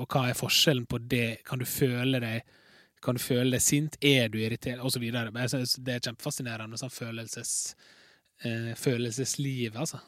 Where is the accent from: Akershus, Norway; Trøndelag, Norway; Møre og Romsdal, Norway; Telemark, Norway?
Møre og Romsdal, Norway; Larsnes; jeg kan også på en måte parodere naboen min hjemme på Larsnes